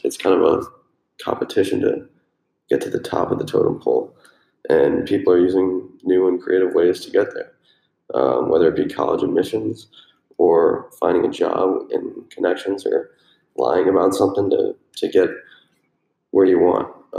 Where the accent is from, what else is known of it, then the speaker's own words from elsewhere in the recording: Chicago, Illinois, United States; I'm coming from Chicago area. And yeah, just now a freshman in college, but graduated this past May from a pretty big high school from the north suburbs of Chicago.